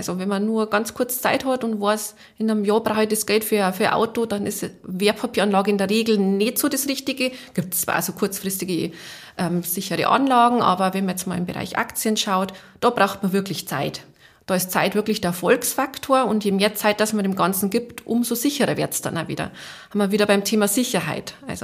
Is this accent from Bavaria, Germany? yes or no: yes; Bavaria, Germany; Ich komme aus Neifern, Niederbayern.